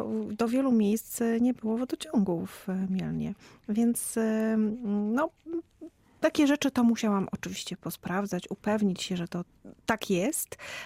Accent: Koszalin, West Pomeranian Voivodeship, Poland; moved away as an adult; Ja jestem koszalinianką z urodzenia. Tam zdawałam maturę, wyjechałam z Koszalina na studia i nie wróciłam

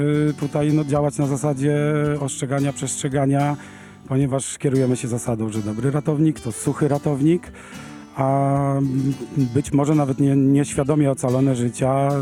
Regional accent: Tarnobrzeg, Subcarpathian Voivodeship, Poland; my jesteśmy stąd, my jesteśmy Tarnobrzeżanami, my jesteśmy z Tarnobrzeżanami z krwi i kości, tutaj się wychowywaliśmy

